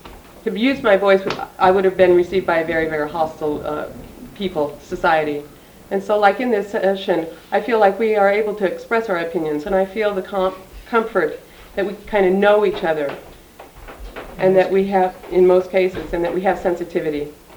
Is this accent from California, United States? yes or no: no; Detroit, Michigan, United States; So I was growing up in Detroit.